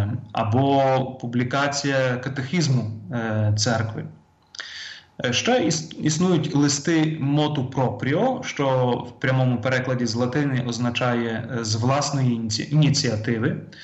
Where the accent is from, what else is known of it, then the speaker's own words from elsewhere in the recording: Kharkiv, Kharkiv Oblast, Ukraine; Тобто я сам походжу з Харкова, і я пам'ятаю, як це було